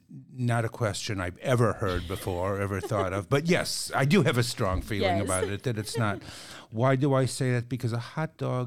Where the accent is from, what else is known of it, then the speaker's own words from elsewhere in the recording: Chicago, Illinois, United States; I grew up in Chicago, not all that far from here, I guess. Yeah, I don't know how far it is exactly, but grew up on the, for any of your listeners who know the city, I grew up on the south side, south side of Chicago